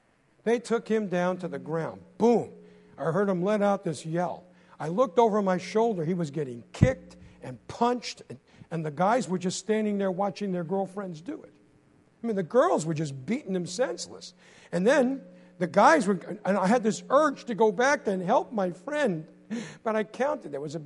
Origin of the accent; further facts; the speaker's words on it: Brooklyn, New York, United States; Now, you got to I don't talk like a New Yorker no more. But I was raised in Brooklyn, all right?